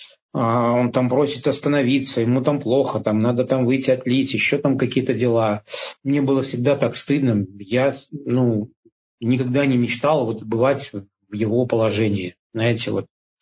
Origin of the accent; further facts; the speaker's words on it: Minsk, Belarus; now in Odesa, Ukraine; я сам из Минска, вынужден был после определенных событий в Беларуси выехать в Украину. Вот, в Одессе уже больше 3 лет.